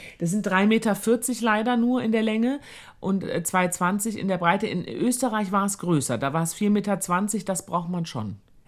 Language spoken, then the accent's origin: German; Rhineland, Germany; now in Austria; Ich glaube, dass ich manchmal direkter bin, womit ich auch anecken kann als Rheinländer.